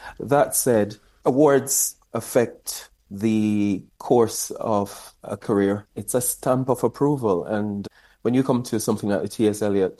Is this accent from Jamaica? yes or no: yes; Jamaica; now in United Kingdom